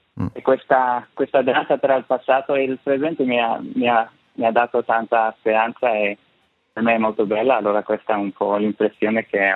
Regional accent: Zurich, Switzerland; ho 20 anni e originalmente vengo della Svizzera, di Zurigo.

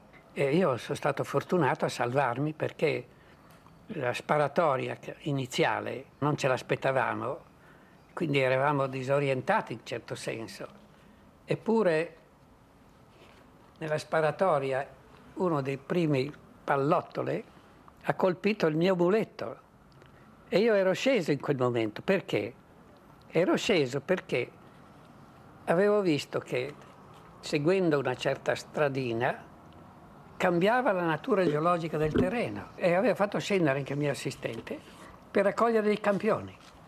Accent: Palmanova, Friuli-Venezia Giulia, Italy; born there; io sono nato a Palmanova, però mia madre era di Cividale, quindi io andavo spesso a Cividale, più vicino alle montagne.

